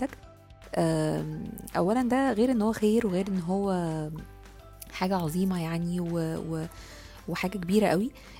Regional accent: Egypt; يعني لو حاسس مثلا ان في حد في الفيلد عندنا في مصر

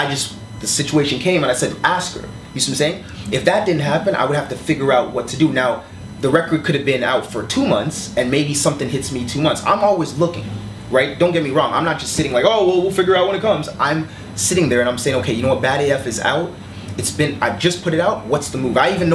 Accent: Toronto, Ontario, Canada; But here's the thing, growing up in Toronto, that stuff doesn't exist the way people may think, right?

